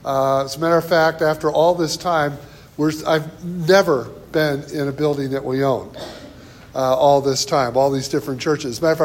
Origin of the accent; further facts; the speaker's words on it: Michigan, United States; moved away as an adult; now in Chicago, United States; I grew up in Michigan. It's my home state. Graduated from the University of Michigan. I went to seminary in the Boston area. A few years in Virginia as evangelism discipleship pastor. And then we moved almost 40 years ago to Chicago.